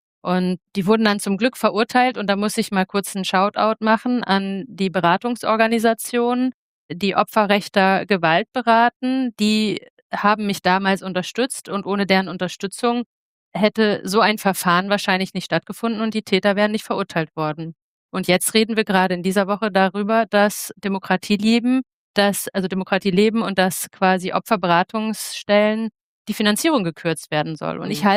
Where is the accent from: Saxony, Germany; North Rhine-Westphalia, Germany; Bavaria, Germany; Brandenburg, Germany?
Saxony, Germany; Freiberg; Ich bin in Sachsen im ländlichen Raum aufgewachsen, zwischen Dresden und Chemnitz in Freiberg